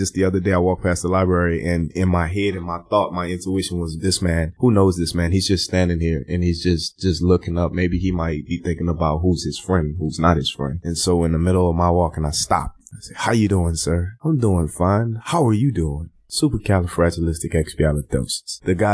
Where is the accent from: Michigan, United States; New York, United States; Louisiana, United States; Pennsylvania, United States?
Louisiana, United States; New Orleans; At one time, I thought it was like, I'm from New Orleans, so we're really, really chummy with everybody and anybody.